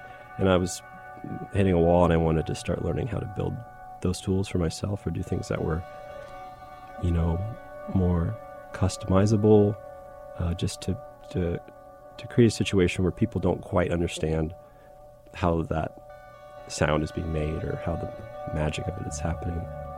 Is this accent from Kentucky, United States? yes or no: yes; Kentucky, United States; I'm from Kentucky, but it just happens to have like nationally recognized percussion program.